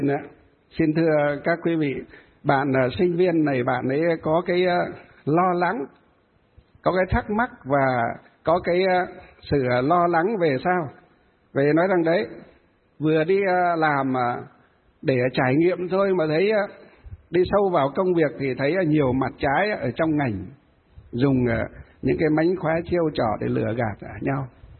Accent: Hòa Bình, Vietnam; Quê hương của tôi trên Hòa Bình, tôi nói mấy lần với các bác lãnh đạo ở tỉnh, ở huyện, cứ dọc hai bên ven đường là cái dãy núi nó đẹp như thế.

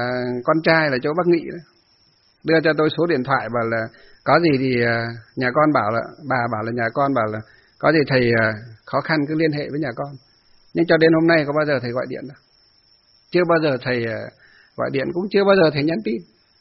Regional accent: Hòa Bình, Vietnam; Kể bây giờ chúng tôi về ở trong quê hương chúng tôi, ở trong Lương Sơn hay trong Kim Bôi Hòa Bình, những ngày xưa họ chẳng biết gì Phật Pháp cả

